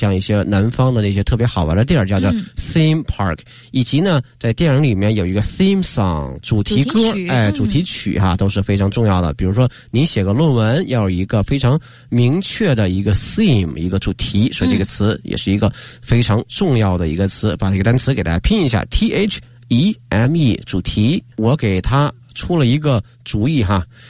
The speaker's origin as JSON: {"language": "Chinese", "country": "Canada", "said": "因为我是一个 Canadian， 我是个加拿大人"}